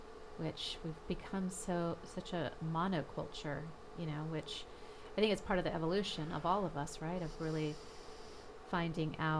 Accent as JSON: {"language": "English", "town": "Fremont", "region": "California", "country": "United States", "tie": "born or raised there", "said": "when I grew up in Fremont, which at the time there was like no culture. It was working class."}